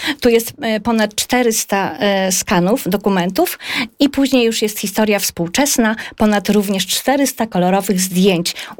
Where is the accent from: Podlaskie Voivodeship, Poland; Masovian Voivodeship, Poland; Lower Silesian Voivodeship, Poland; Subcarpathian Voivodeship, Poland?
Podlaskie Voivodeship, Poland; Łomża; ale my z Łomży się nie poddajemy